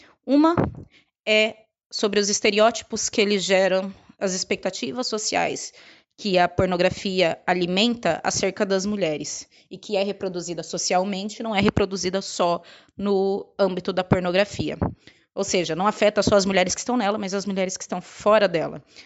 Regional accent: Brazil; now in Portugal; Eu sou brasileira, mas vivo aqui em Portugal

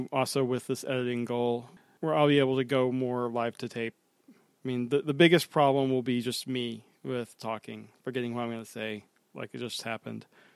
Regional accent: the South, United States; I'll do truncate silence because I talk really slow because I'm from the South.

